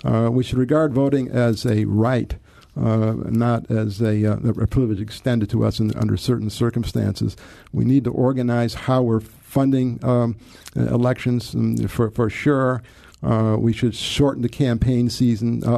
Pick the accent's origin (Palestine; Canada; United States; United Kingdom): United States; Detroit, Michigan; I'm from Detroit, from Michigan, and I know quite well how much good they did.